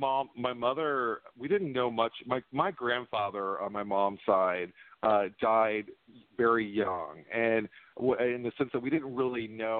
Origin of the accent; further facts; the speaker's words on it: Florida, United States; I'm from Florida. It doesn't make sense that I'm related to all these people in New England.